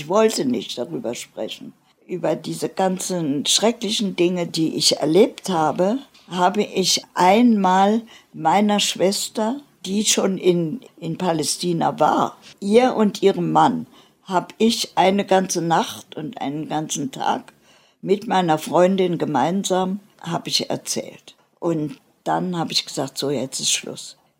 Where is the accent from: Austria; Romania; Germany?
Germany; ich bin Deutsche, ich bin deutschsprachig und ich kenne mich aus in Deutschland nur.